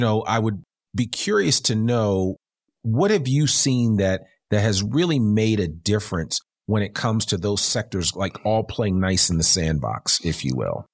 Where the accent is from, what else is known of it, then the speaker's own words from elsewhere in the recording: East Coast, United States; because I'm from the East Coast like you are. And so I have an appreciation for what it's like. I've lived on both coasts.